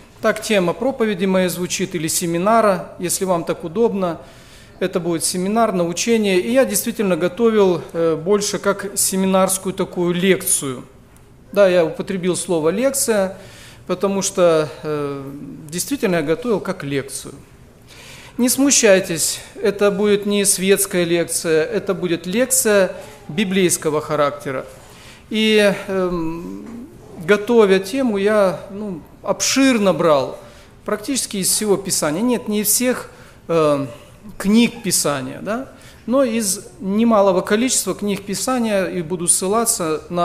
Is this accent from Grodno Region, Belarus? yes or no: yes; Grodno, Grodno Region, Belarus; я из Белоруссии. Есть такой город Гродно, это областной центр.